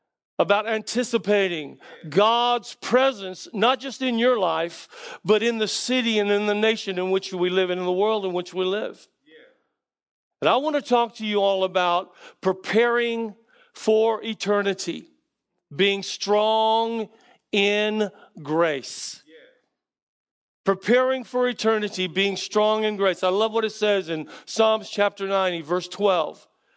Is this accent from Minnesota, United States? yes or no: no; South Carolina, United States; now in Tallahassee, United States; you hear the colloquialisms that you grew up with here in the South. I grew up in South Carolina.